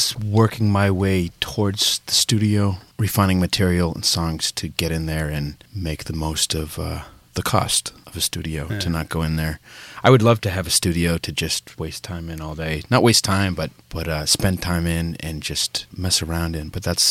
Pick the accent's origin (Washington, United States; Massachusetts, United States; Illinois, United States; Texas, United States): Massachusetts, United States; Arlington; I am from Arlington, yes.